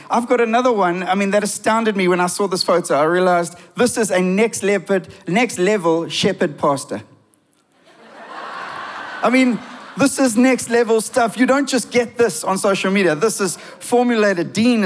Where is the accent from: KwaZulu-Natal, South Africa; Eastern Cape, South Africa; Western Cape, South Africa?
KwaZulu-Natal, South Africa; Durban; I am a Durban boy. I grew up in Durbs. I played a lot of sport.